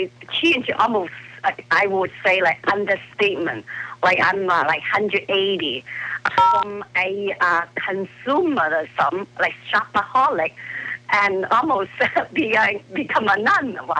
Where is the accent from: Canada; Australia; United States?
Canada; because I'm Canadian, so I spell the Canadian away.